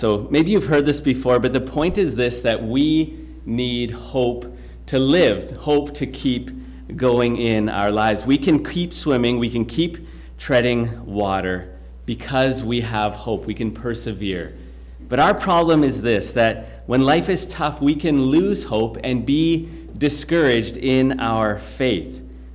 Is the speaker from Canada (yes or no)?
yes; North Bay, Ontario, Canada; I was from North Bay, and she was from Sault Ste. Marie